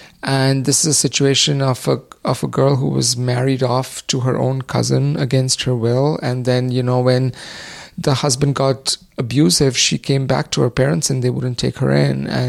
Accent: India; growing up in India

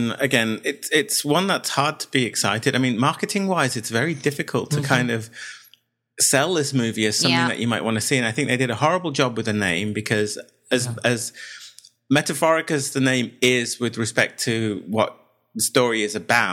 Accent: England, United Kingdom; I think pawn is something that you could say if you were more American, but because we're English, we go pawn, which sounds just like porn.

